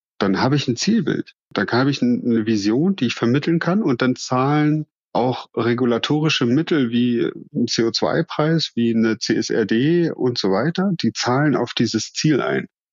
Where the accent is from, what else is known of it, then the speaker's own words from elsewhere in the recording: Berlin, Germany; accent: Berlin; Ja, das ist ein Spruch aus meiner Heimat. Mein Berliner Dialekt hört man nicht so oft, aber wenn, dann setze ich ihn gern gezielt ein.